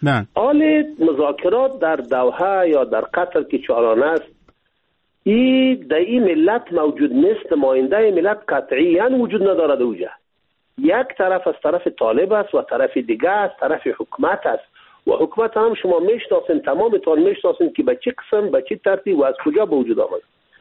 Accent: Afghanistan; ما افغان هستیم، اینمی خط مشی ماست

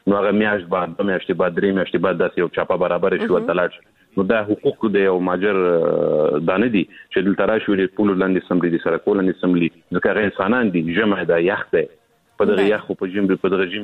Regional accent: Afghanistan; ګران افغانستان ټول ماته یو رنګ دی زه دا نو یم چې زه د کوم سیمې یم کوم منطقې یم زه افغان یم

